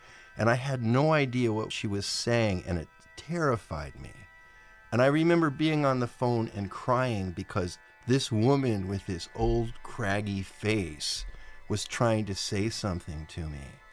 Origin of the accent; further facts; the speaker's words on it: Dallas, Texas, United States; how growing up in Norton Avenue in Dallas, you know, it's like, okay, Hungarian was spoken in our house from my grandmother